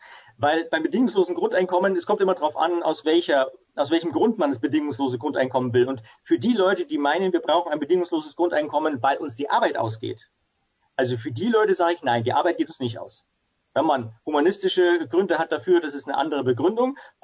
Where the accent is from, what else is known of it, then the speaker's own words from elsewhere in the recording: Ingolstadt, Bavaria, Germany; Also ich bin hier in Ingolstadt groß geworden, wo ich auch wieder sitze und lebe mit Familie.